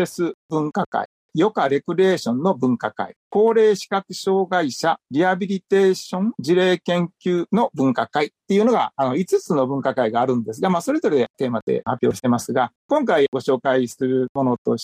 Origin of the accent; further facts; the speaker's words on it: Ehime, Japan; 私は愛媛県の出身です。住んでるところも愛媛県松山市です。